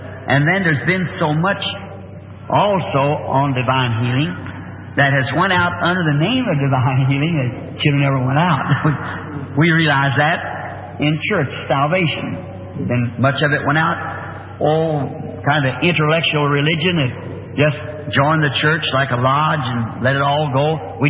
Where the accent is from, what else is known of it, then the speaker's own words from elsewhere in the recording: Ireland; And I have Episcopalian, Presbyterian, formerly background Catholic in my family. I'm Irishman.